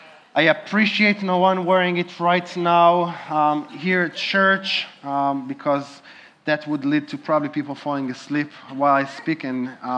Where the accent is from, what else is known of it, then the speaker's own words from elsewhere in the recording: Israel; As you know, I'm originally from Israel and got to travel to some really ancient markets.